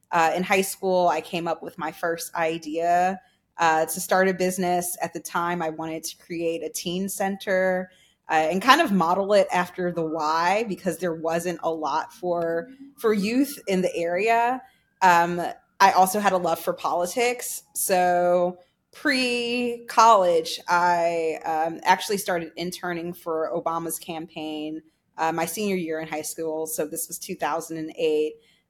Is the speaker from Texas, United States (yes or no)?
no; North Carolina, United States; Yeah, I think growing up in North Carolina as someone that is Black and Latina was quite interesting.